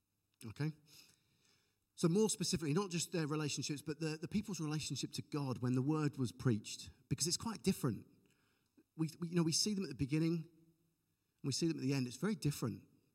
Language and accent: English; United Kingdom; Well, admittedly, no, because I'm British.